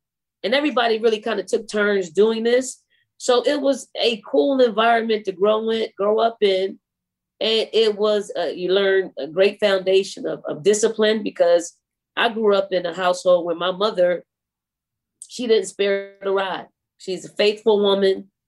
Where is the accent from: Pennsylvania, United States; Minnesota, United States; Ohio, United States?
Pennsylvania, United States; Philadelphia; Well, I grew up in Philadelphia, North Philly, specifically in the housing projects called the Raymond Rosen Housing Projects.